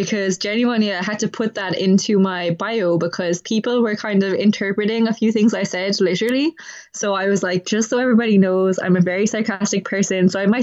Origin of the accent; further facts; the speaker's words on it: Munster, Ireland; now in Dublin, Ireland; Okay, so I am Irish, as we just discussed. So I am from Kerry originally, but I've lived in Dublin for about 7 years.